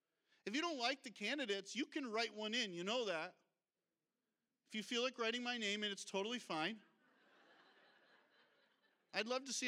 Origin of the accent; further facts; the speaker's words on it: United States; And I'm sitting back as an American, knowing what's happening in our country